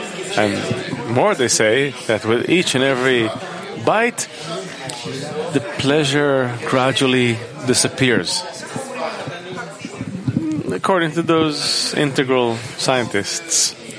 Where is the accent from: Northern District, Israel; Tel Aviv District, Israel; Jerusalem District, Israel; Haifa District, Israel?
Tel Aviv District, Israel; Tel Aviv; Tel Aviv.